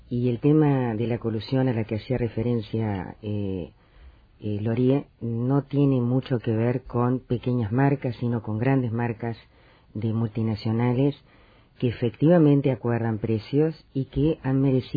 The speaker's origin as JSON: {"language": "Spanish", "region": "Montevideo", "country": "Uruguay", "said": "todos saben que yo soy del Cerro y tengo una hermana que vive allí"}